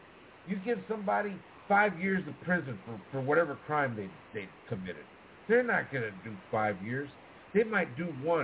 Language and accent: English; Texas, United States; You know, I grew up in South Texas. A lot of people drive trucks, pickup trucks.